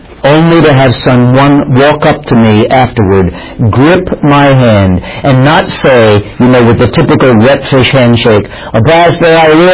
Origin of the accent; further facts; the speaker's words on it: West Virginia, United States; as they say back in the hills of my home state of West Virginia